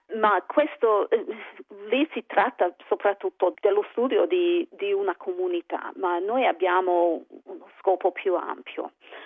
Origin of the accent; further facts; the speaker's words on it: Adelaide, South Australia, Australia; Italian is a second language; Io sono di Adelaide e a scuola lì c'erano tanti italiani e parlavamo fra di noi. Io imparavo a parlare dialetto